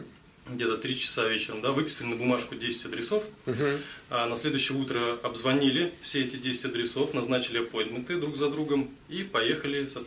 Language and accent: Russian; Moscow, Russia; я из Москвы. Мне 3-4 года.